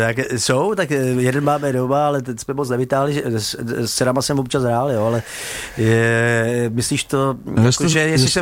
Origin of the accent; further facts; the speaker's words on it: Opočno, Hradec Králové Region, Czechia; já pocházím z východní Čech, narodil jsem se v Opočně a vedle vesnice Bouslece na Metuji a tam to mělo velkou tradice.